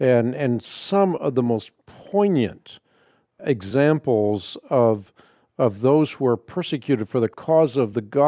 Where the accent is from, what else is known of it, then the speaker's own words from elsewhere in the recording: Netherlands; born there; English is a second language; For example, I was born in Holland. So my pronunciation of our Lord and Savior Jesus Christ in Dutch is going to be different than a person who is English